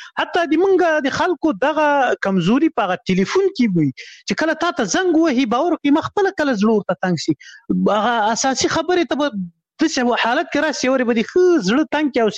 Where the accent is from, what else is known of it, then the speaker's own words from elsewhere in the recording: Khyber Pakhtunkhwa, Pakistan; ما ماشومتوب په شمشتو کې تیر کړی، شمشتو مهاجرینو کمپوس هغه دی